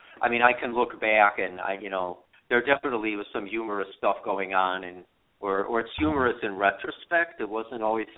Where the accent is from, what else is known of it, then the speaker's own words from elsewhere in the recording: Cleveland, Ohio, United States; And some of the book was about growing up in Cleveland in the 60s and 70s and kind of coming from this place that was kind of like an underdog